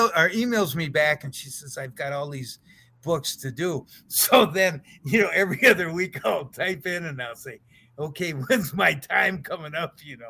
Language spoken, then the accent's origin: English; White Bear Lake, Minnesota, United States; I'm a local guy. I said, you know, I'm from White Bear Lake, went to the University of Minnesota